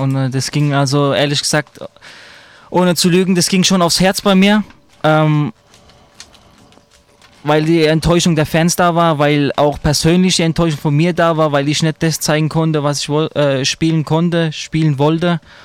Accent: Ludwigshafen, Rhineland-Palatinate, Germany; born there; Normal bin ich zwar in Ludwigshafen geboren, aber ich sehe mich schon als Mannheimer, ja.

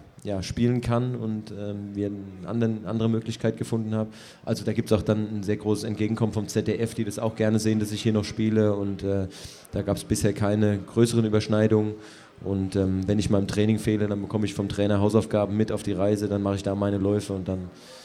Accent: Mannheim, Baden-Württemberg, Germany; Ich bin als defensiver Mittelfeldspieler ja hier groß geworden am Waldhof

